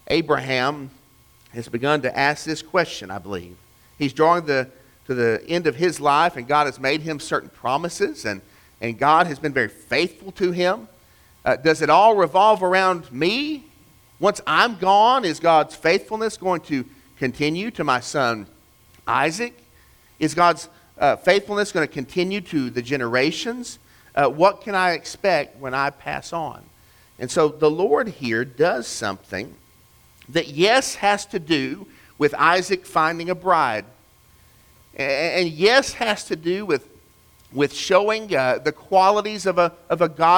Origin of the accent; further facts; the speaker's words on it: Chattanooga, Tennessee, United States; We used to have an insurance company in my hometown, Chattanooga, called Provident.